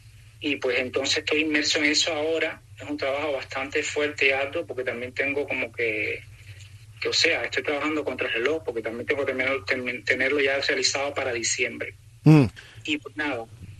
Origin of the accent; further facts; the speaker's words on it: Cuba; moved away; desde que tuve que salir de Cuba de una manera obligatoria, prácticamente.